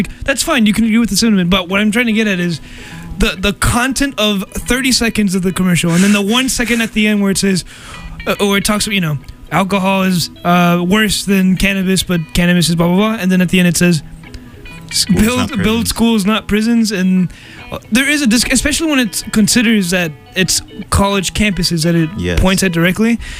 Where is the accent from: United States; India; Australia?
United States; California; You know, I'm from California. I thought it was very loosey-goosey over there.